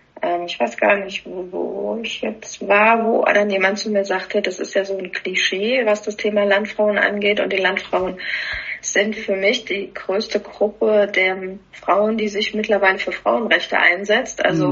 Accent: Ortenberg, Hesse, Germany; aus Ortenberg, Effolderbach, gebürtig aus Klauburg. Ich sage immer selbst von mir, ich bin ein Kind der Region Oberhessen, habe nie woanders gewohnt und liebe es, auch hier zu leben.

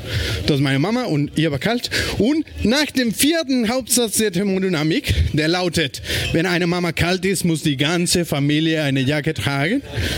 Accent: Mexico; German is a second language; now in Berlin, Germany; Ich komme aber ursprünglich aus Mexiko. Ich habe sogar meinen offiziellen mexikanischen Ausweis dabei, immer mit mir.

